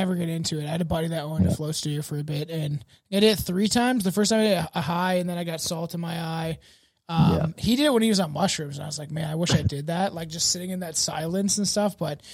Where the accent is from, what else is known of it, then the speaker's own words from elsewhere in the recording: Canada; I'm a Canadian nationalist.